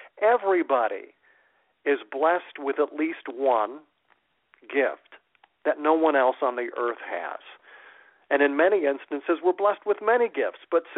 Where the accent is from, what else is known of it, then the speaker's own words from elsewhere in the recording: Connecticut, United States; It also reminds me of … from my home state of Connecticut